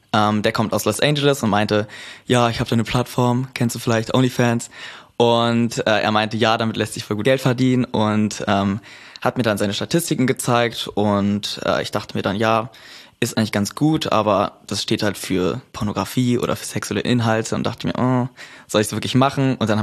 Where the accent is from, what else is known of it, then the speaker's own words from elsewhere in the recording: Berlin, Germany; now in Cyprus; ich komme aus Berlin, wohne aktuell auf Zypern